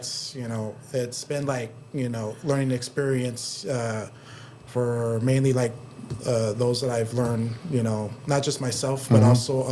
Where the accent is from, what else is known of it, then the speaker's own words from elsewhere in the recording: Edinburg, Texas, United States; I was born in Edinburgh, Texas in 1984.